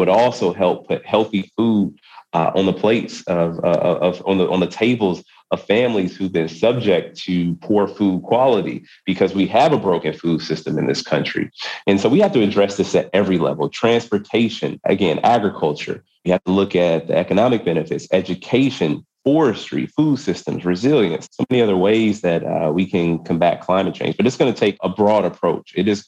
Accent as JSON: {"language": "English", "region": "Wisconsin", "country": "United States", "tie": "born or raised there", "said": "The Senate does not deliver for the average working person in my home state of Wisconsin"}